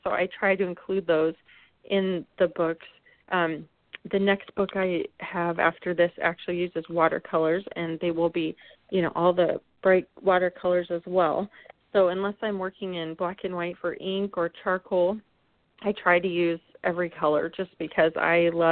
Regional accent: Arizona, United States; I grew up in Arizona, and my family would always spend time up on the rim, berry picking.

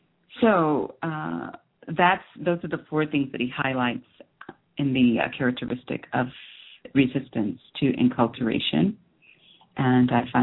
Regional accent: United States; I am definitely American, definitely proud in the sense that it is part of a part of my inheritance, if you will.

